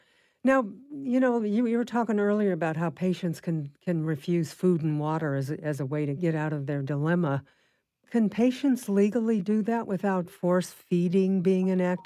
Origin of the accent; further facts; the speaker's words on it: California, United States; I'm from California, and there's a different tact on that.